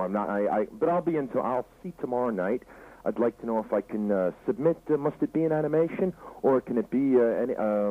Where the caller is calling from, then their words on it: Paris, Île-de-France, France; I'm calling from Paris.